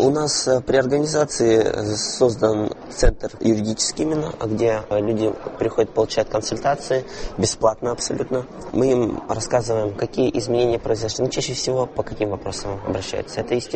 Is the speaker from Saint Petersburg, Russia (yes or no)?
no; Krasnodar, Krasnodar Krai, Russia; Я говорю: я из Краснодара.